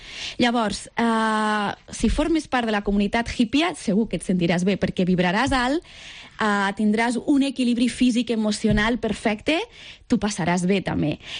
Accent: Lleida, Catalonia, Spain; a part de Lleida, que sóc de Lleida, la natura

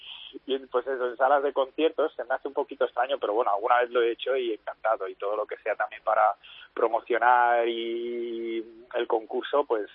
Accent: Barcelona, Catalonia, Spain; encima soy de Barcelona, concurso se hace en Barcelona, claro, es como ganar algo en casa

